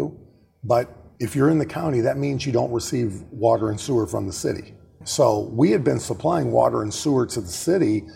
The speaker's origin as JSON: {"language": "English", "town": "LaPorte", "country": "United States", "tie": "born or raised there", "said": "When I grew up in LaPorte had a pride about where they lived."}